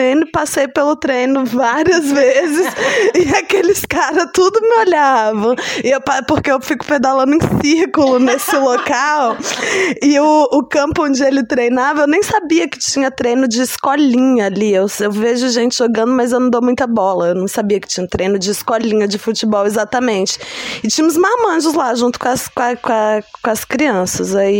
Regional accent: Brasília, Federal District, Brazil; eu vim lá de Brasília

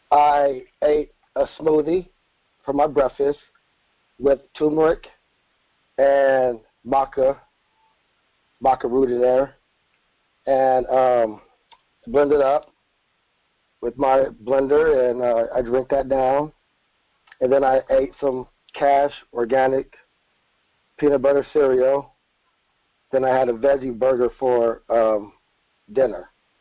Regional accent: Tacoma, Washington, United States; now in Portland, United States; I'm from Tacoma, Washington, and I heard that you was also staying in Seattle, Gus, so I also know that area. But I stay in Portland, Oregon

